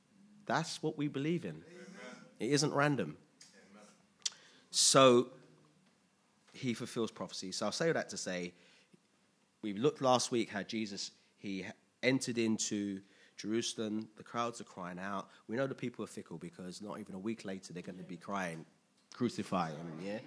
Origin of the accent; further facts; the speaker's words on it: England, United Kingdom; It's American, it was dollars, but we're English, right?